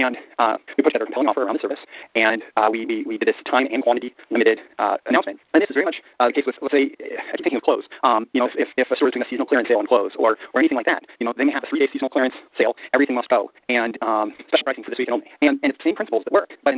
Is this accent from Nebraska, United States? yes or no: yes; Nebraska, United States; I moved back to Nebraska. I grew up in Nebraska. I moved back to Nebraska in 2011.